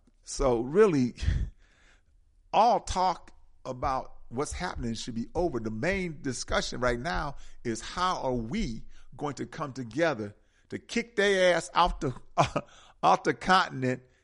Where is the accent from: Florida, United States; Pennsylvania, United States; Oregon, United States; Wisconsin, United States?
Wisconsin, United States; Milwaukee; Well, you know, I grew up in Milwaukee, like you grew up in Georgia.